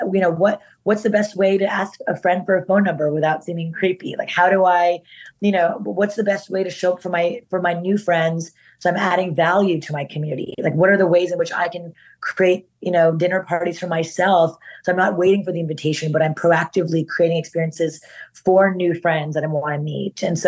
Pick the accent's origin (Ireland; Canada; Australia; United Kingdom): Canada; now in United States; And as an immigrant coming, you know, I'm Canadian, but my father's in India, my mother's in Japan, coming to this country